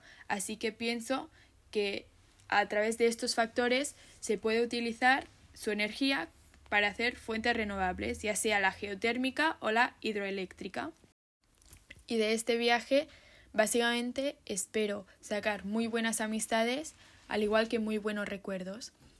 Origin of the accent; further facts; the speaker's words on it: Manlleu, Catalonia, Spain; vengo de España, de la ciudad de Manlleu, tengo 16 años y estoy estudiando en el Instituto Antoni Pous y Argila